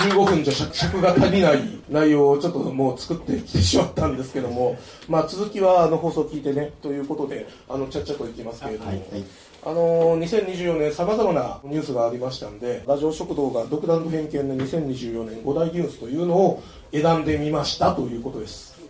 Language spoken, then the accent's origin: Japanese; Kansai, Japan; これは我々関西人としてはですね